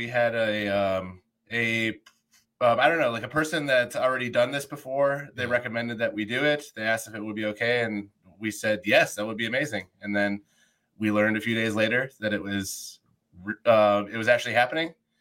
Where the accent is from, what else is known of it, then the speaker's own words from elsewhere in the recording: Wisconsin, United States; No, I'm from the Fox Valley.